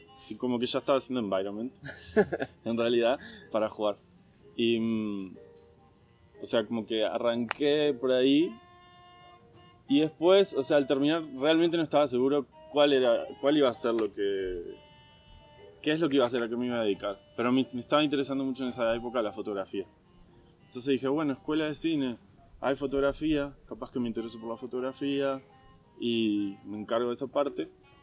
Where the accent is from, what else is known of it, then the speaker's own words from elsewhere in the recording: Uruguay; Vengo de Uruguay